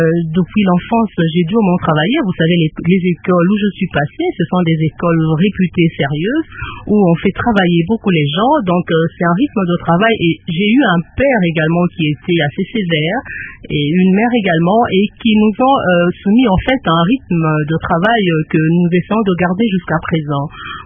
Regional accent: Kinshasa, DR Congo; Je suis née à Kinshasa un certain 24 mars 1965.

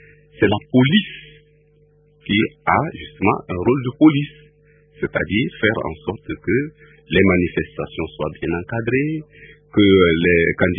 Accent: Togo; parce que je connais de l'extérieur, parce que je suis togolais.

